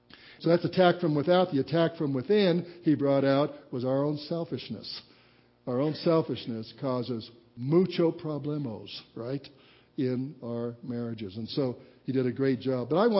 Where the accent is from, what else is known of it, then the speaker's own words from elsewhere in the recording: Walsenburg, Colorado, United States; It was called in my hometown, Walsenburg, if anybody tried to live together, living in sin or shacking up.